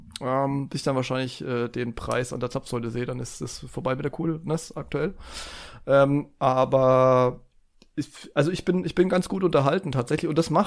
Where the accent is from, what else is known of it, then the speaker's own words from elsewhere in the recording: Bavaria, Germany; also ich komme ja hier aus Bayern